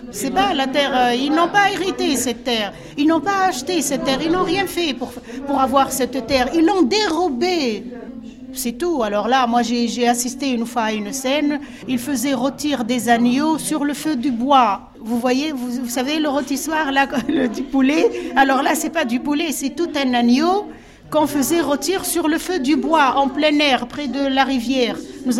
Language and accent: French; Bou Salem, Jendouba, Tunisia; born there; retourner à ma terre natale. Je suis née à Boussalem.